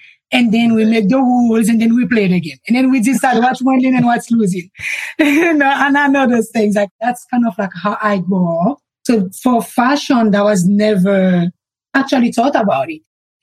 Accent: Haiti; moved away as an adult; now in United States; I was born and raised in Haiti. I left Haiti at the age of 19. I actually moved to the States for a photo shoot because I started modeling in Haiti at 17 years old.

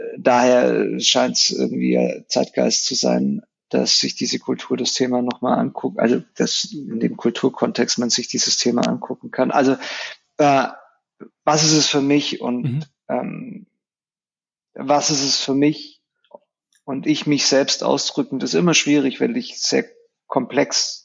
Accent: Germany; first language es; German is a second language; Ich bin in Deutschland groß geworden, allerdings sehr spanisch. Also ich habe relativ wenig mit dem deutschen deutschen Kontext zu tun gehabt

